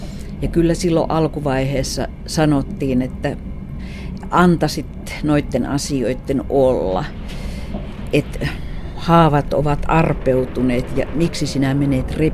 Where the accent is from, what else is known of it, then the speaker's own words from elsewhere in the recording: Lieksa, North Karelia, Finland; Minä olen kotoisin Lieksasta ja Lieksan miehet olivat siellä rajan takana Rukajärvelle.